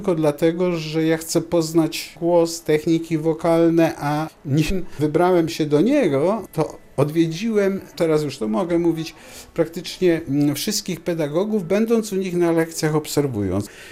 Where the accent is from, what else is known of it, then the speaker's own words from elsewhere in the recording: Szczecin, West Pomeranian Voivodeship, Poland; jestem szczecinianinem.